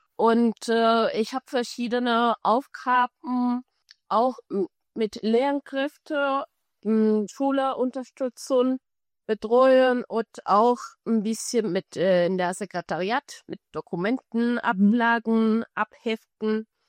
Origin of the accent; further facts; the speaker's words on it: Cuba; German is a second language; moved away as an adult; now in Germany; ich habe auf meinem Heimatland, also auf Kuba, habe ich vorher ein Studium abgeschlossen, eine Germanistikstudium abgeschlossen